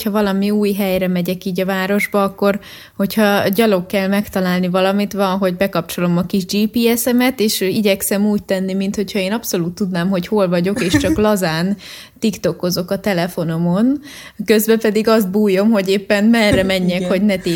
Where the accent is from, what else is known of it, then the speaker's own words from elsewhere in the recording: Budaörs, Pest, Hungary; úgy nőttem fel, hogy szépen fokozatosan mentem egyre jobban be a városba, mert az általános iskolám az Budaörsön volt